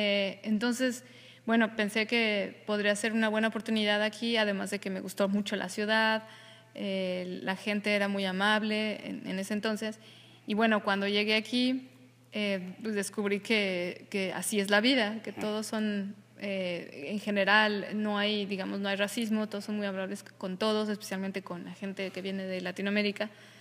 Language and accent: Spanish; Mexico City, Mexico; Vengo del DF, de México, de la Ciudad de México, y estoy estudiando aquí la maestría en dirección orquestal.